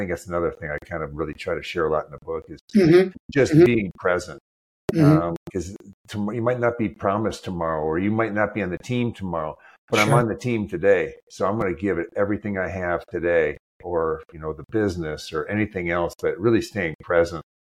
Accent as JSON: {"language": "English", "region": "Minnesota", "country": "United States", "tie": "born or raised there", "said": "I grew up watching them in Minnesota"}